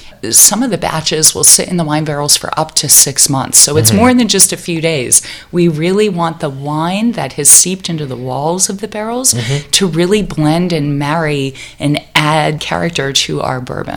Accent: East Coast, United States; I grew up on the East Coast, and to me, the California West and the Sierra Nevada was always this mythical place

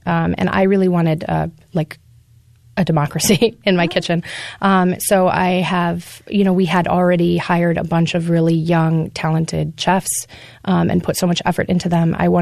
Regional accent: Ann Arbor, Michigan, United States; also born or lived in Jamaica; I grew up in Ann Arbor, but I spent half of my time between here and Jamaica in the Caribbean.

